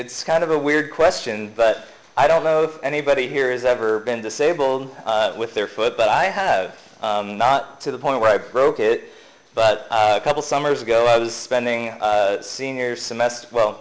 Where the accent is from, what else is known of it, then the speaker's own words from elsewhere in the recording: Pennsylvania, United States; moved away; I'm a transplant from Pennsylvania, and one of the places in Pennsylvania that I lived for 4 years was Penn State University